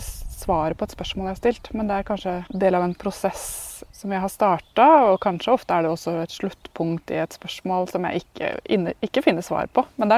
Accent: Askim, Østfold, Norway; fordi de har skjønt at jeg født og oppvokst i Askim

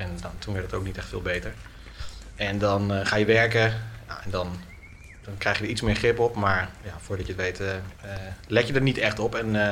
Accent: Naarden-Bussum, North Holland, Netherlands; Ik ben op mijn 16e Chinees gaan bezorgen in de stad waar ik ben opgegroeid. In Naarden-Bussum.

